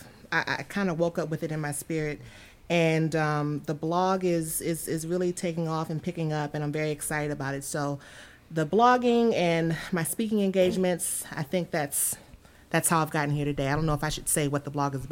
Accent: Washington, District of Columbia, United States; Well, I am a true Washingtonian, literally born and raised in Washington, D.C. I'm very proud of that.

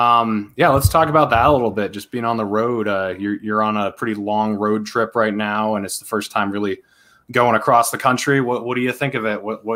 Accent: New Hampshire, United States; Like I grew up in New Hampshire and I made it to Arizona a few times, flew out there because I had family there.

